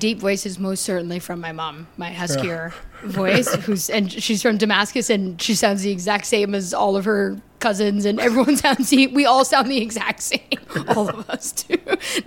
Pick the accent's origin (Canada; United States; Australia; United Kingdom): Canada; I don't know much. I'm from Canada, but I know Michigan, and people talked about Michigan.